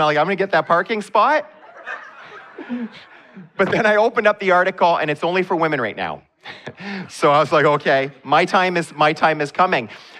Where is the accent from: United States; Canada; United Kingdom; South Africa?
Canada; I forget that I'm a Canadian at that moment.